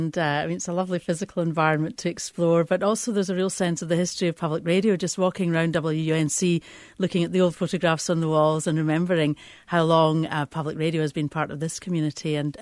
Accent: Scotland, United Kingdom; moved away; Well, I was born on the west coast of Scotland.

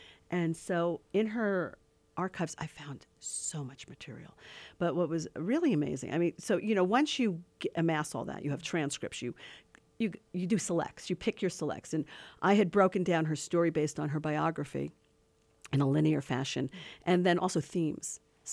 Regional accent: New York, United States; now in Los Angeles, United States; I grew up in New York and L.A. I moved out to L.A.

